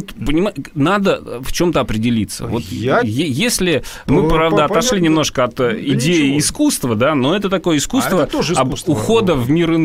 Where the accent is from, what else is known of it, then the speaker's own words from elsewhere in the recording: Tambov, Tambov Oblast, Russia; а люди из глубинки, как из Тамбова, если в Москве редко бываем